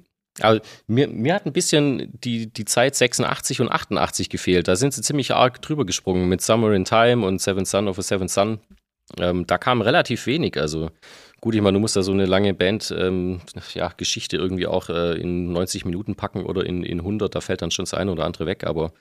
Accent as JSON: {"language": "German", "town": "Mössingen", "region": "Baden-Württemberg", "country": "Germany", "tie": "born or raised there", "also_born_or_lived": "Tübingen", "said": "Aber ich bin zwar in Tübingen geboren, 83. Also ich bin jetzt schlappe 27, da bin ich dann zwar geboren, aber aufgewachsen in Belsen, das heißt eigentlich Mössingen ist so die Stadt, die man vielleicht kennen könnte, also im Steinlachtal."}